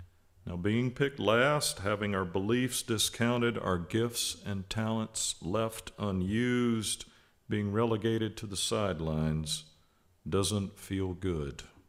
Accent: Mississippi, United States; Growing up in Mississippi, my best friend Boots and I would play game after game of 21 in the heat and humidity of the southern summer of my youth.

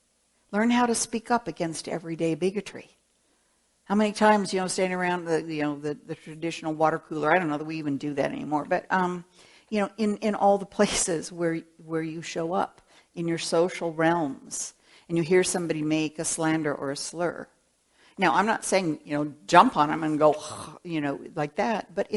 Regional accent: California, United States; I mean, and I'm from California, I'm from a very open family

